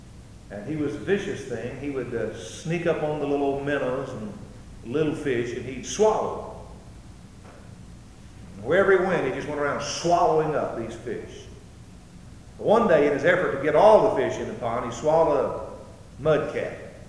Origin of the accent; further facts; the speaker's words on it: Alabama, United States; One of my favorite stories I heard when I was a boy, growing up in the deep south, I grew up in Alabama